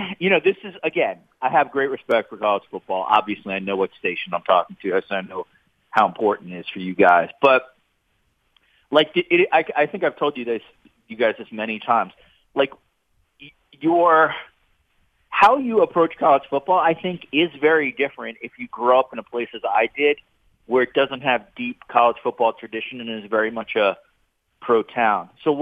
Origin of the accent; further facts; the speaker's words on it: New York, United States; I grew up in New York.